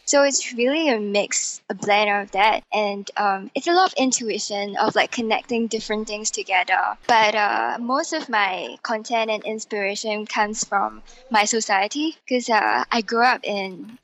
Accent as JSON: {"language": "English", "country": "Singapore", "tie": "born or raised there", "said": "I grew up in Singapore and it's a very pragmatic society."}